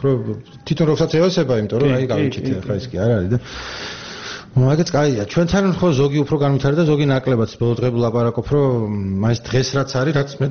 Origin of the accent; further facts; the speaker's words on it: Baghdati, Imereti, Georgia; მეც ბაღდათიდან ვარ, რიგიდან ვარ